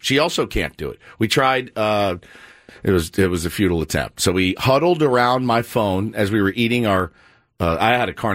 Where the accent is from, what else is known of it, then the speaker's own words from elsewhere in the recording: the South, United States; accent: southern; That's my southern accent that very rarely.